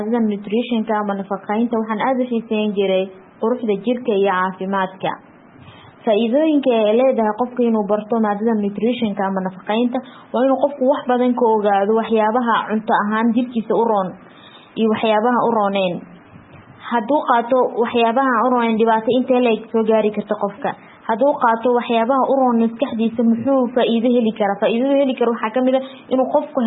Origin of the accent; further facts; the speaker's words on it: Mogadishu, Banaadir, Somalia; now in India; waxaan ka imaaday Soomaaliya qasatan magaalada Muqdisho Indiya waxaan imaaday 2016-kii